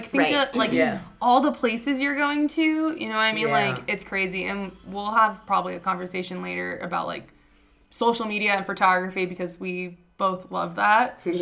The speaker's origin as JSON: {"language": "English", "region": "Florida", "country": "United States", "said": "And winter here is, I'm from Florida, so winter here was brutal."}